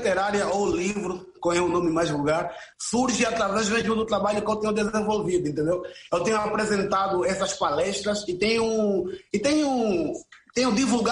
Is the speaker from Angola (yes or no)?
yes; Angola; eu me apresentei, eu sou angolano, estou a desenvolver um trabalho e tudo mais